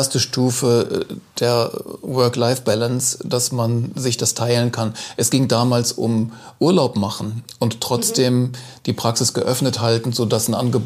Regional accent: North Rhine-Westphalia, Germany; now in Bremen, Germany; Ich komme aus Nordrhein-Westfalen, da bin ich aufgewachsen und in Aachen habe ich dann studiert.

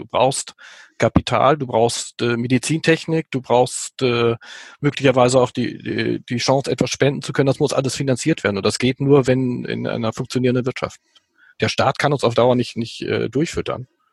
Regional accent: Schleswig-Holstein, Germany; weil ich ja Schleswig-Holsteiner war.

